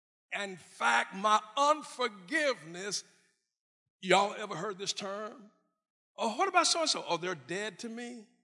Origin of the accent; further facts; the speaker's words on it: New Mexico, United States; I was raised in New Mexico. Hispanics, Spanish-speaking people fought us every day on our way to school.